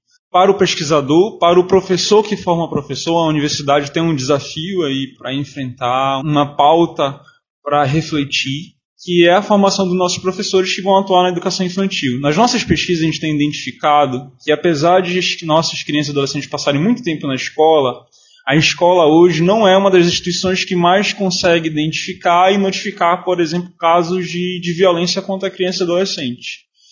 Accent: Belém, Pará, Brazil; also born or lived in Marituba; now in Bragança, Brazil; Sou de Belém, nascido em Belém, e boa parte da minha vida morei em Marituba.

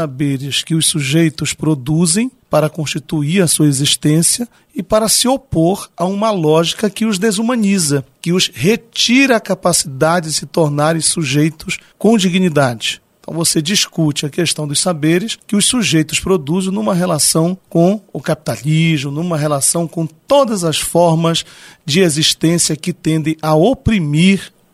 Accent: Cametá, Pará, Brazil; born there; Eu nasci em Cametá. Eu me formei em letras em Cametá.

